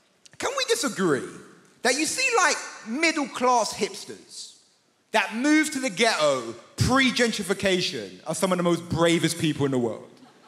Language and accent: English; Ilford, London, United Kingdom; I'm from Ilford, man. If you don't know Ilford, it's in between East London. Don't you cheer Ilford, goddammit. Ilford is horrible. It's in between East London and hell. That's where Ilford is.